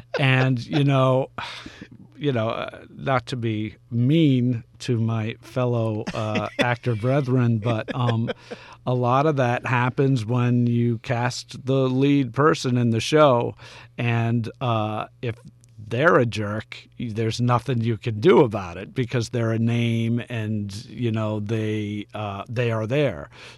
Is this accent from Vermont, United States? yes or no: yes; Weston, Vermont, United States; also born or lived in Springfield, Vermont; Yeah, I was born in Springfield, Vermont, and bred in Weston, Vermont, from the time I was born.